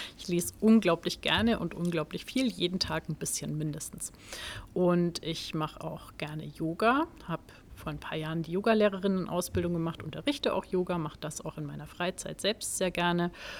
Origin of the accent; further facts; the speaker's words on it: Bischberg, Bavaria, Germany; also born or lived in Bamberg; Ich bin 44 Jahre alt und ich komme aus Bischberg. Ich bin in Bamberg geboren, habe in Bamberg studiert, bin hier in der Nähe ins Referendariat gegangen und bin praktisch nie weg gewesen.